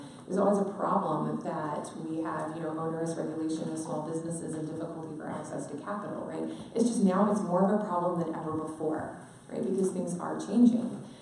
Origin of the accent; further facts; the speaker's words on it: Georgia, United States; so in my home state of Georgia, the most in-demand career right now is welding